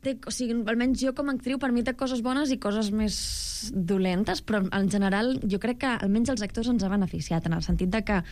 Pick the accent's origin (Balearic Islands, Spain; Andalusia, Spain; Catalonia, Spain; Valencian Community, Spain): Catalonia, Spain; Barcelona; les dues som de Barcelona... i vivim a Barcelona